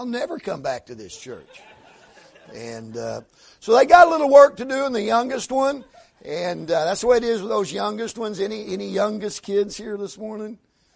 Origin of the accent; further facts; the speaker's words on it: Oklahoma, United States; But anyway, I was raised in Panhandle of Oklahoma